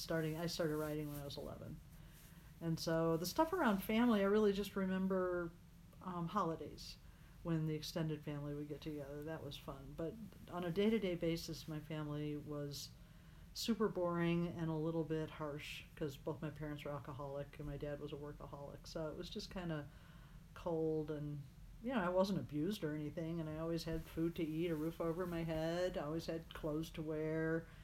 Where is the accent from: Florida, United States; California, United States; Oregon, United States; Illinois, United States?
Illinois, United States; Naperville; I grew up in the suburbs of Chicago, mostly Naperville, but we moved around a little bit and then went to college in southern Indiana.